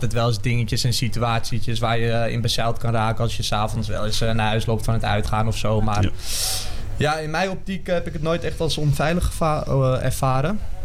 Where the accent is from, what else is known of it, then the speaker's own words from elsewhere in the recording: Amsterdam, North Holland, Netherlands; Ik ben ook echt een trotse Amsterdammer. Ik voel mezelf altijd trots als ik zeg dat ik uit Amsterdam kom en helemaal uit de binnenstad.